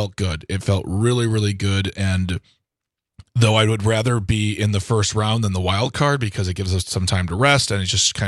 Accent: Milwaukee, Wisconsin, United States; You know, I grew up in Milwaukee. I remember going to the general store.

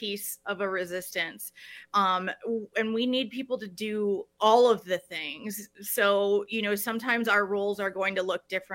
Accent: Madison, Wisconsin, United States; And I grew up in Madison, Wisconsin, where yeah.

